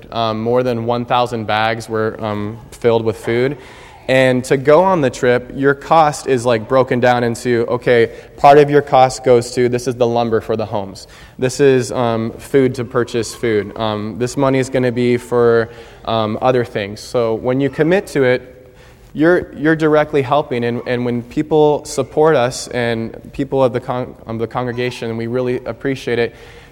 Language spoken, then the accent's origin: English; Washington, United States; I'm from Washington State, and in eastern Washington, there's pine trees everywhere